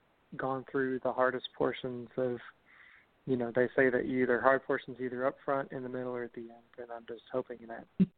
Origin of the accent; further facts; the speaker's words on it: San Antonio, Texas, United States; Hey, Charlotte. … I'm from San Antonio.